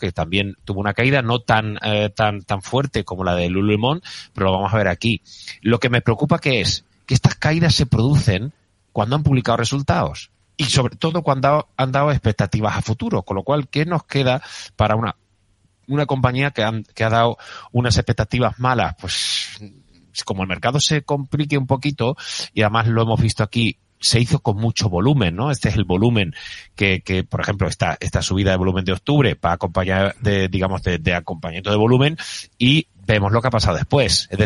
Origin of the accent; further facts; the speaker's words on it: Seville, Andalusia, Spain; De mi tierra, sí, sí. Y hoy que estamos ya en Martes Santo, pues está muy bien que un sevillano también esté mirando la bolsa